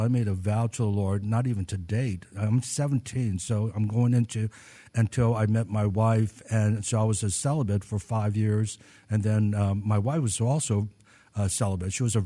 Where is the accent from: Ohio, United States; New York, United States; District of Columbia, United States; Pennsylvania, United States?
District of Columbia, United States; Washington; also born or lived in Maryland; And, of course, I grew up in Washington, D.C. My dad was the pastor at the National Baptist Memorial Church right on 16th Street. We lived in Maryland, but his building was in Washington, D.C.